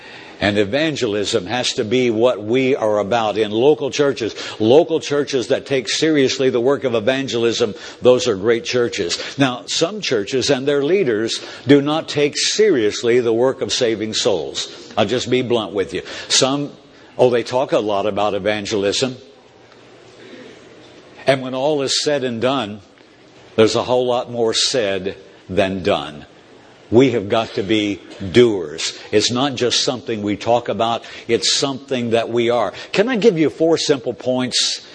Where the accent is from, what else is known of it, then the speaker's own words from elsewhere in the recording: Indiana, United States; Listen, I'm from Indiana, and Indiana University and Kentucky Wildcats, I mean, those, they often go head-to-head.